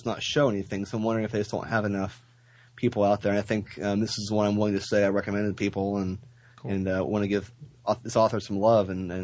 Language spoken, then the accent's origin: English; Fort Wayne, Indiana, United States; You can find me on Facebook and on Twitter at … as in my hometown of Fort Wayne, not for the win.